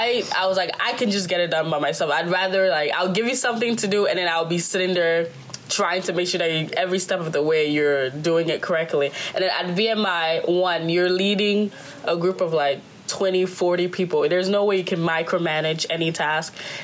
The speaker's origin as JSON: {"language": "English", "country": "Cameroon", "moved": "yes", "said": "Yeah, I think definitely because we immigrated here from Cameroon."}